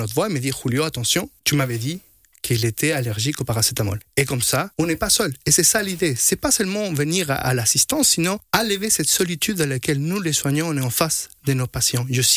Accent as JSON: {"language": "French", "country": "Chile", "first_language": "Spanish", "second_language": "French"}